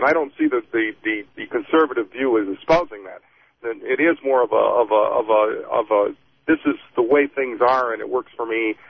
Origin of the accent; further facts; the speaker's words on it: East Coast, United States; now in Colorado, United States; Hey, I'm from the East Coast, and I'm in Colorado now for the first time in my life, and it's a totally different world.